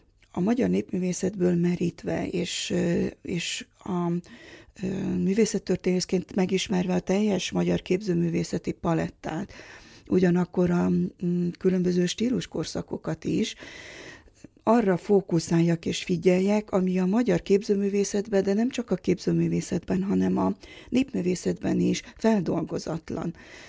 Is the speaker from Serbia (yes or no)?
no; Corund, Harghita, Romania; Erdélyben, Székelyföldön, egy olyan faluban nőttem föl, Korondon, ahol édesapám … korondi fazekasmester